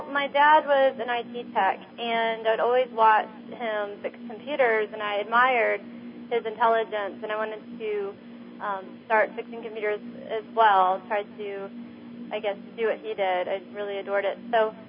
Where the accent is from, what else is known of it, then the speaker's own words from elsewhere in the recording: Dallas, Texas, United States; also born or lived in Virginia / Indiana; Okay, I'm 23 years old now, and I grew up in Dallas. Well, I was born in Dallas, Texas, so I am from Texas, but we moved around a lot because my dad was in management working for Verizon Business.